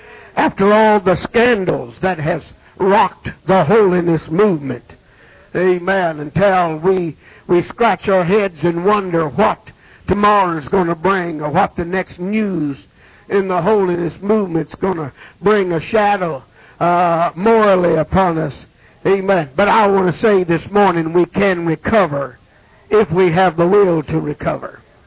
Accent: United States; I love America. Hello. I am an American. Thank God for America.

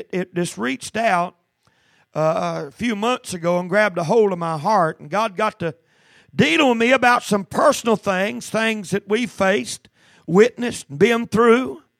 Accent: North Carolina, United States; and he's from West Virginia, I'm from North Carolina.

